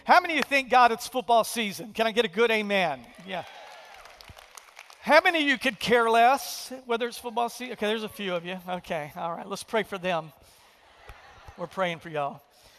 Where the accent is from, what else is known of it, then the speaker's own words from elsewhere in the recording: Texas, United States; now in New Orleans, United States; I am a homer, so I'm originally from Texas. Heidi and I are. We've been here 18 years.